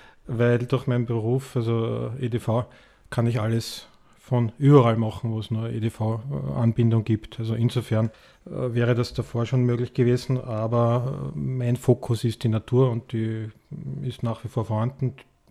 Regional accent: Tyrol, Austria; also born or lived in United States; ich bin übrigens in Amerika geboren und in Tirol aufgewachsen. So, ja. Also mein Dialekt ist etwas wenig nur mehr vorhanden.

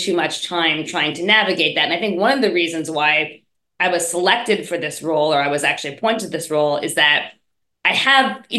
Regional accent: Montreal, Quebec, Canada; We grew up in Montreal

